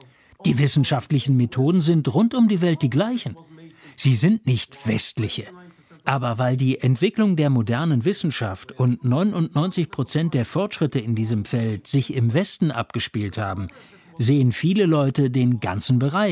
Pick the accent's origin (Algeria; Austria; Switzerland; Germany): Algeria; Nehmen wir meine Heimat Algerien als Beispiel.